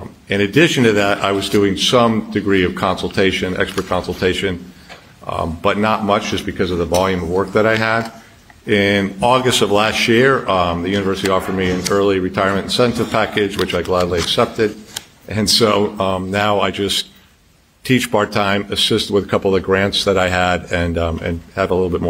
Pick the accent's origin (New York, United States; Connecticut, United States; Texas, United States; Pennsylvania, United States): Connecticut, United States; I'm from Connecticut. I've been up in that state for the majority of my life.